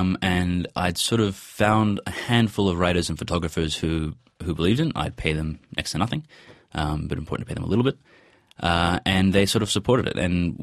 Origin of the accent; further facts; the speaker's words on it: New York, United States; We grew up in New York. He was working on Wall Street there.